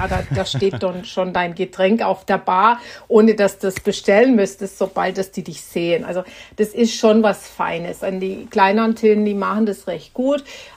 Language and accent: German; United States; Als Amerikanerin muss ich sagen, die Deutschen investieren viel in den Schulsystem, viel in die eigenen Menschen.